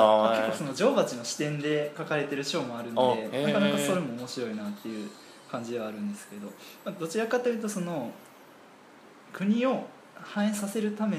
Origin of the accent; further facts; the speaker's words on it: Kansai, Japan; 僕ら関西出身なので